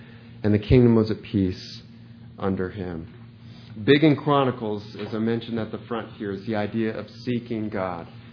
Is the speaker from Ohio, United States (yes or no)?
yes; Ohio, United States; some of you know that my hometown is where Rutherford B. Hayes, 19th president of the United States, was born.